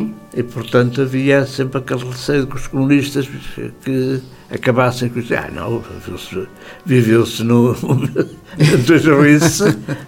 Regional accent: Vila Real, Norte, Portugal; also born or lived in Guimarães; eu nasci em Guimarães, mas não vim de Guimarães para cá, vim de Vila Real.

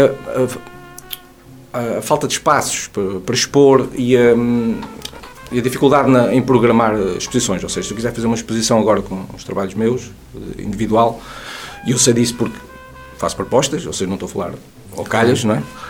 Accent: Viana do Castelo, Norte, Portugal; é uma terra pacata, apesar de Viana ser uma cidade e capital distrito. É um meio bastante pequeno e é uma coisa que foi onde eu vivi, onde eu cresci, e que me sinto confortável.

